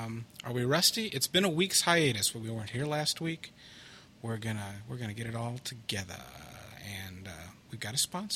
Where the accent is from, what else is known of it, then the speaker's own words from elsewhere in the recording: Chicago, Illinois, United States; I'd like to congratulate my hometown hockey team for winning the Stanley Cup playoffs after a 49-year hiatus from glory.